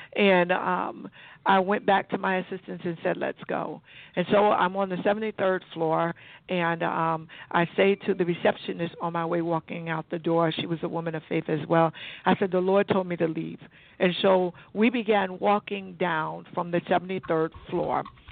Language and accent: English; Fort Dix, New Jersey, United States; born there; I grew up an Army girl, or the daughter of an Army brat, but so we travel early in our lives. But I was born on Fort Dix Base, believe it or not.